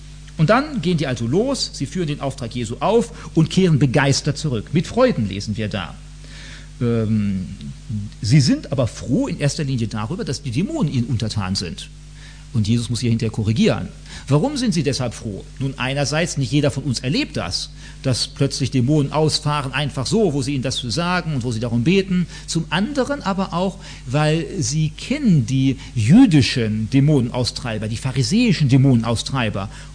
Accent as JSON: {"language": "German", "country": "Germany", "said": "Wir sind halt so als typische Deutsche, haben gedacht, nicht, man kann überall rumlaufen, auch wenn es Abend ist."}